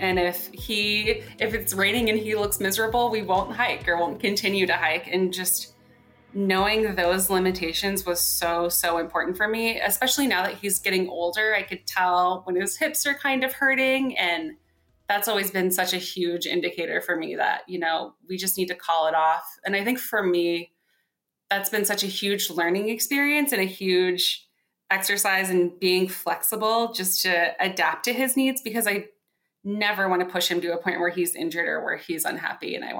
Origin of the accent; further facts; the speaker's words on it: Virginia, United States; I am from Virginia, and being from Virginia, I have not experienced snow like we have gotten in New York this year.